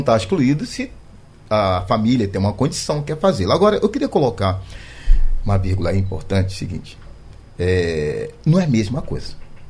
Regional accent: Rio de Janeiro, Brazil; Eu sou do Rio de Janeiro.

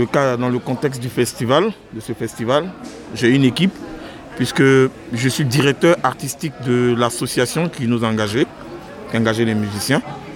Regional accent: Côte d’Ivoire; Originaire de la Côte d'Ivoire.

